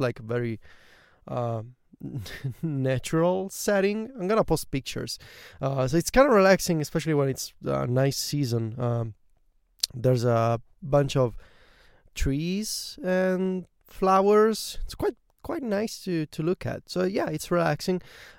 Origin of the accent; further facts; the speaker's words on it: Viterbo, Lazio, Italy; coming to you today from a very small town near Viterbo, which is my hometown.